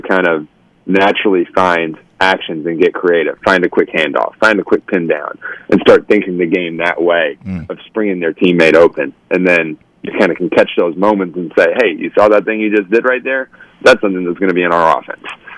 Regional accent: Waiheke Island, Auckland, New Zealand; I grew up taking a ferry to school. I grew up on Waiheke Island in New Zealand, and I'd take a ferry to school every day.

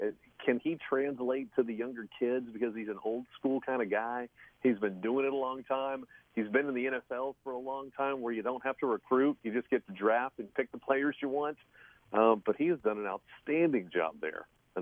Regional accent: Texas, United States; He's actually from one of the high schools in my hometown there in the Dallas-Fort Worth Metroplex.

